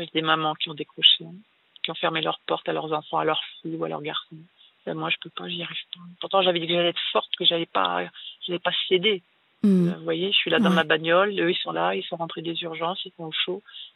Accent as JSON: {"language": "French", "region": "Hauts-de-France", "country": "France", "said": "Moi, je suis du nord de la France, hein. Je suis une ch'ti."}